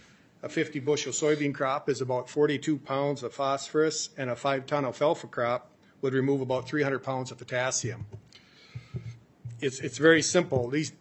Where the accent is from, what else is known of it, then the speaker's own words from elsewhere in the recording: Olivia, Minnesota, United States; I'm from Olivia, Minnesota. I'm part of a family farming operation